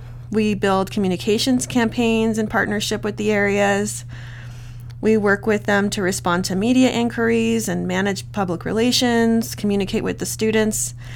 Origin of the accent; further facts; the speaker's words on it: Pueblo, Colorado, United States; I'm actually from Pueblo, Colorado, born and raised. I moved to Fort Collins when I was 18 to attend CSU.